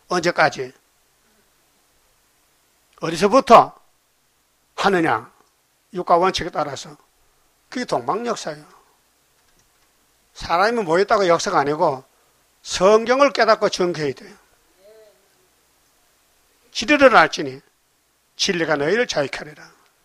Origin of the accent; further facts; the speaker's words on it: Gyeongsang, South Korea; 이 사람 경상도 우리 고향 사람인데